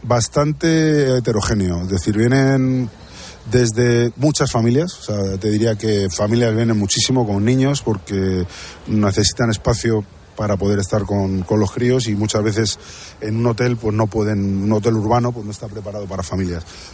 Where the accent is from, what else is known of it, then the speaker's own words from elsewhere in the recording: Madrid, Community of Madrid, Spain; como buen madrileño observo mucho mi ciudad